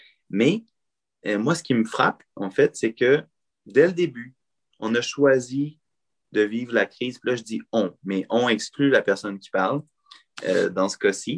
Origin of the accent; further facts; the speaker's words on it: Montreal, Quebec, Canada; je savais, en tant que Montréalais, puis Montréalais d'origine depuis plusieurs générations